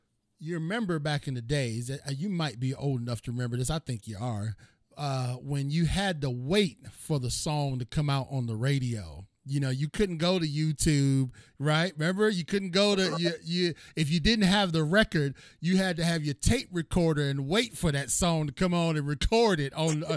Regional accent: Cleveland, Ohio, United States; I'm from Cleveland, and they said … was in Cleveland.

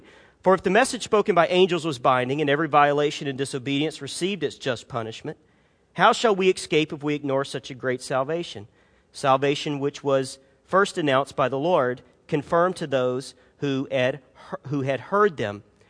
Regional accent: Alabama, United States; he and I grew up together down on the Gulf Coast down in Alabama, really close to Gulf Shores, just about half hour away from where we lived.

